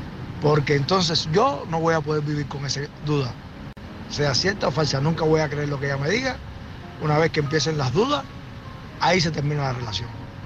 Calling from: Tampa, Florida, United States; de Tampa.

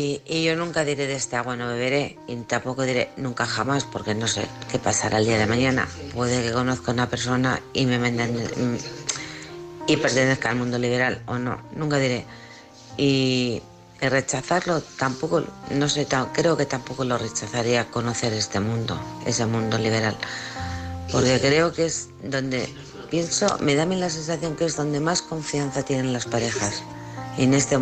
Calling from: Alcorcón, Community of Madrid, Spain; de Alcorcón

